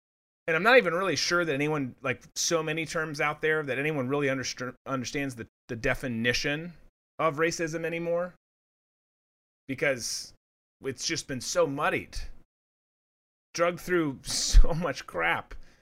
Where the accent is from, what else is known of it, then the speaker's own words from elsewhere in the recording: Minnesota, United States; I'm from Minnesota originally. Love being up in the Midwest.